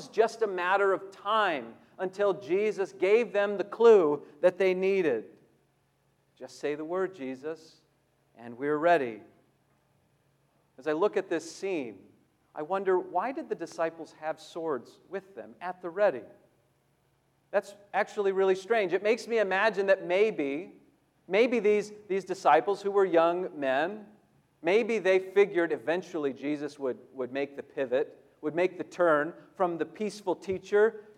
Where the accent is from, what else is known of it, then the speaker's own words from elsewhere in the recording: California, United States; I grew up in Southern California, and by the time I was in about third or fourth grade, I had quite a lot of freedom to ride my bike or my skateboard around the area around our neighborhood.